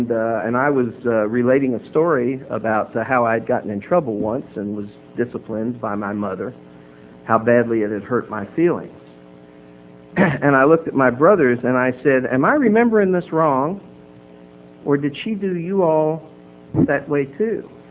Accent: Little Rock, Arkansas, United States; I come from Little Rock, Arkansas, which is one of those places that is a real AA pocket of enthusiasm.

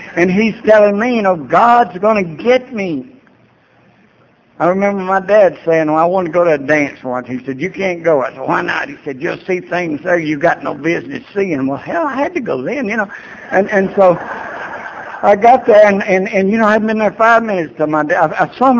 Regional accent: Georgia, United States; I grew up in South Georgia, you know, and I mean, I grew up in the Baptist church

